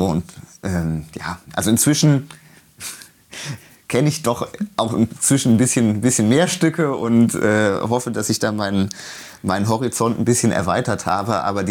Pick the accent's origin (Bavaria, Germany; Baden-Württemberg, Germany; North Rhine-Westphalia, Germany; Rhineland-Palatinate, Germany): Rhineland-Palatinate, Germany; Koblenz; in der Musikschule in Koblenz, meiner Heimatstadt.